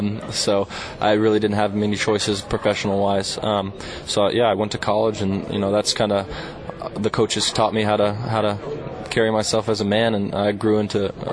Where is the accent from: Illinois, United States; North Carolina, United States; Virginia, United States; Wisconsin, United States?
Virginia, United States; I'm from Northern Virginia. I'm from just about 50 miles north of Richmond